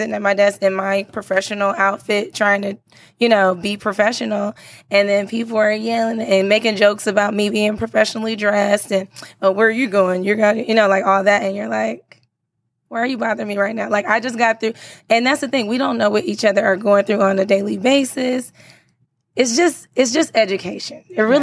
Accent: California, United States; now in Dallas, United States; I didn't know anybody here. I'm from California.

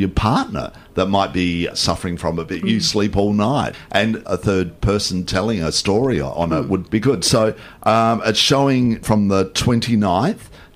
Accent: Adelaide, South Australia, Australia; my best friend that I grew up with back in Adelaide

